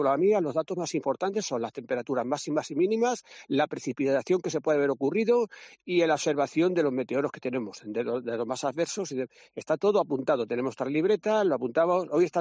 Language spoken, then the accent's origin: Spanish; Castile and León, Spain; now in Cantabria, Spain; Pues soy abulense, del Valle del Tietar, y me vine para Cantabria ya hace pues 43 años que llevo aquí.